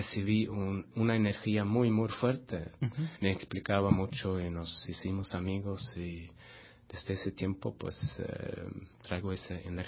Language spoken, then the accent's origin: Spanish; Sweden; Spanish is a second language; now in Mexico; una beca para ir aquí a México a mejorar mi español y ser un parte del arte de México y Suecia también. Soy sueco, ¿no?